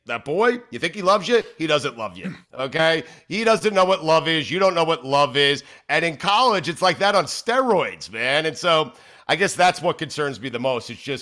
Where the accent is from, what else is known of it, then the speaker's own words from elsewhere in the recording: Florida, United States; I will tell you that we're from Florida, South Florida. Okay. We know what we don't know seasons down here, Mike.